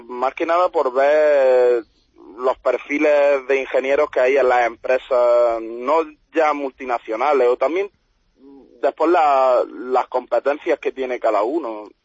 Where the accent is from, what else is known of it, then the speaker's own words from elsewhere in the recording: La Herradura, Andalusia, Spain; mis padres tienen un restaurante en mi pueblo, yo soy de La Herradura, de Granada